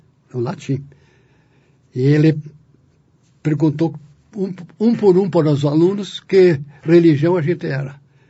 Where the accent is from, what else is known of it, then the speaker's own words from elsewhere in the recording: Brazil; Eu sou católico, apostólico e não romano. Sou brasileiro.